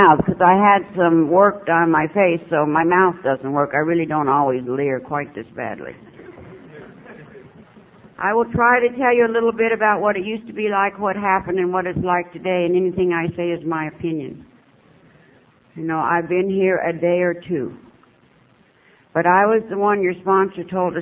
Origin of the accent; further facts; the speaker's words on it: El Centro, California, United States; I'm born and raised in California in a place called El Centro.